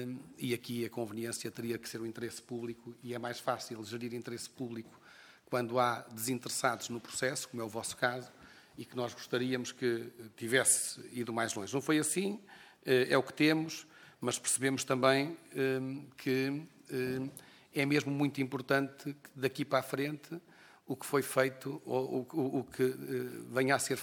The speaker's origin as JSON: {"language": "Portuguese", "region": "Viseu", "country": "Portugal", "said": "sou de Viseu"}